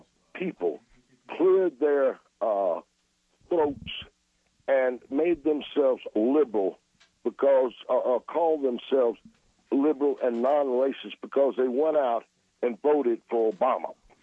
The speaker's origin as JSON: {"language": "English", "region": "the South", "country": "United States", "said": "You and I come from the South, where they're colorful."}